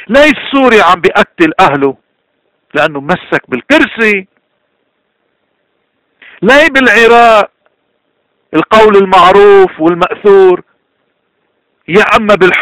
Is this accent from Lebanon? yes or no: yes; Lebanon; هيدا النموذج نحن كلبنانيين مسلم ومسيحية ودروز وحتى اللي ما عندهم دين، هيدا النموذج نحن بدنا نكون فخورين فيه